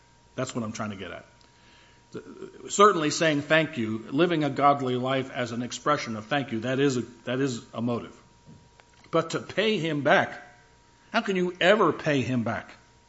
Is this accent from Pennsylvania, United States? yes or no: no; New Jersey, United States; Growing up in New Jersey, that was not so much an issue.